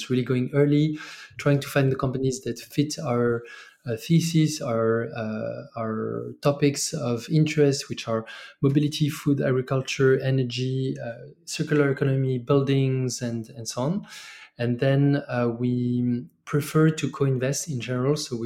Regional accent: France; also born or lived in Mexico / China; As I said, I'm originally from France. I studied business in France, but did quite a bit of work in emerging countries.

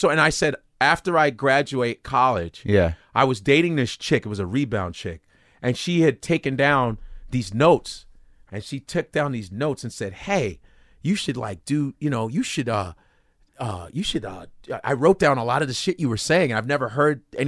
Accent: Nigeria; now in United States; And me being Nigerian, even though I'm an African, still, I'm still an American.

